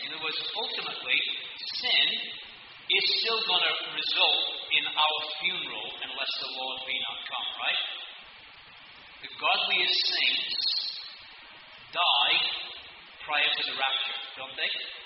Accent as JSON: {"language": "English", "country": "United Kingdom", "lives_now": "United States", "said": "Forgive me as a Brit there, but. Although the weather's miserable, that's why I live in the U.S."}